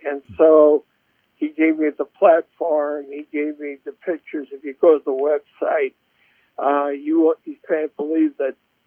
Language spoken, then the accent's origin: English; Wisconsin, United States; also born or lived in Columbus; now in Indianapolis, United States; No, actually, I'm from Wisconsin and born and raised there. And then a job took me to Columbus, Ohio.